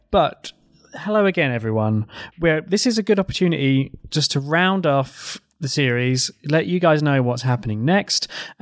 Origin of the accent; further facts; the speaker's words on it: Brazil; now in London, United Kingdom; I live in London, or I have lived in London for 10 years, but I'm originally from Brazil